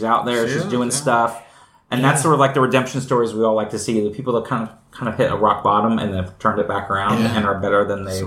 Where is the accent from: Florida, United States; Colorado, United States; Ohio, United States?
Florida, United States; Orlando; I'm from Orlando originally, so it was like seeing the underbelly of that.